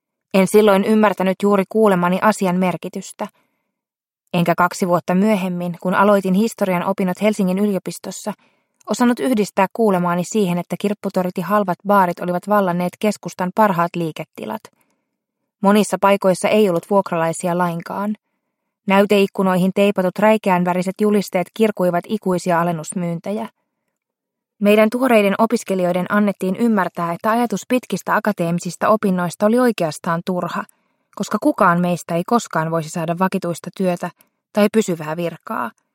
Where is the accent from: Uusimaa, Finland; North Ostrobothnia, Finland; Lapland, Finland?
Uusimaa, Finland; Vantaa; Vantaalaisella omakotialueella, josta olen kotoisin, moni talo vaihtoi kuin huomaamatta omistajaa laman vuosina.